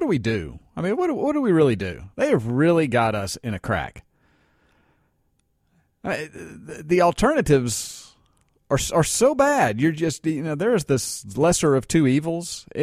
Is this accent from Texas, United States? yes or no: no; Mississippi, United States; also born or lived in New York; I was born in New York, only lived there for a few years, and came down and lived most of my life in Mississippi. So I'm a Southerner, but I'm definitely not a country boy.